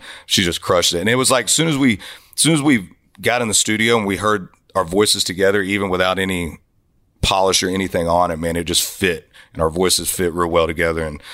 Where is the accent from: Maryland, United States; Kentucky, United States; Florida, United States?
Florida, United States; And I grew up in Florida, man, where it was Southern rock and you know, I grew up on a lot of traditional country.